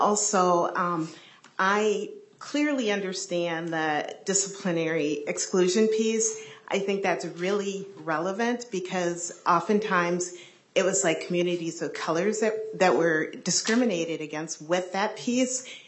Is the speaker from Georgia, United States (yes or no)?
no; Lakeville, Minnesota, United States; growing up in Lakeville, going through the schools, I had one teacher that was of color, and he was a Spanish teacher.